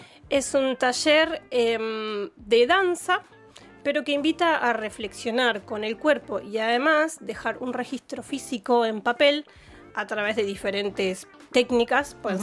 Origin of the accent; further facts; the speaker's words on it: San Clemente del Tuyú, Buenos Aires Province, Argentina; yo soy costera, Martina también, somos del Partido de la Costa.